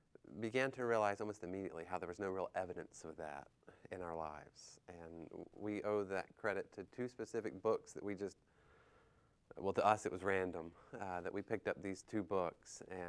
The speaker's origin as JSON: {"language": "English", "town": "Waynesville", "region": "North Carolina", "country": "United States", "tie": "born or raised there", "said": "But I grew up in North Carolina, and my wife Katie as well. We both grew up near the Maggie Valley, Waynesville area, near Asheville in the mountains"}